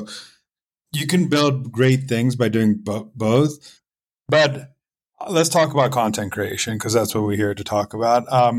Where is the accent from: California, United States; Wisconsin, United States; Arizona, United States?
California, United States; San Diego; I grew up in San Diego, and I don't remember a restaurant opening after 9.